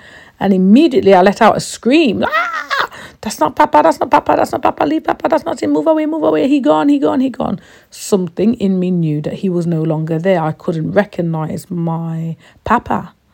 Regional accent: Trinidad & Tobago; I was born in Trinidad, as I was saying before, and being raised in Trinidad

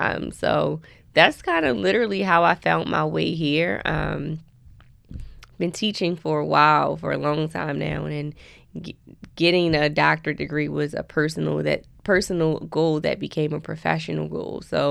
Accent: Baltimore, Maryland, United States; I grew up in Baltimore City, so it gave me an opportunity to see the world in a different lens and provide opportunities to my community where I grew up at.

